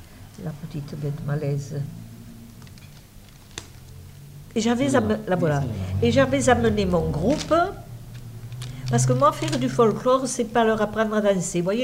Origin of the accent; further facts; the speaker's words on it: Castillon, France; je suis de Castillon